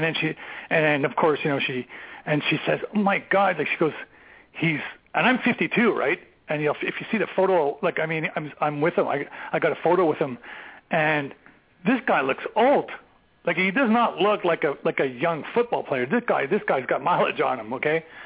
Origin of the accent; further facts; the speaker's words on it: Ottawa, Ontario, Canada; I'm from Ottawa. I'm not a transplant. I am from Ottawa.